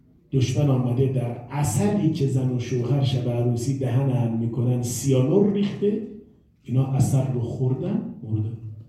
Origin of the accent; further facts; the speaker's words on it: Tehran, Tehran Province, Iran; born there; من متولد تهرانم